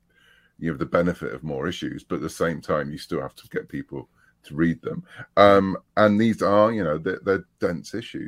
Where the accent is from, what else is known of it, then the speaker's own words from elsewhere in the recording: United Kingdom; I was brought up on Doctor Who in the UK